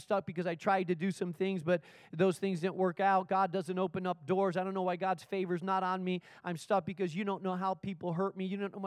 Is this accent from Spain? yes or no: yes; Spain; I grew up in Spain, and there was some natural caves a few miles away from where I lived